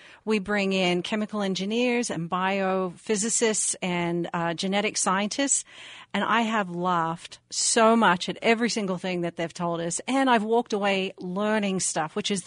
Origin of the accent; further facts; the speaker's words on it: Australia; I'm from Australia, and it's hard for me to put the filter on when I'm at work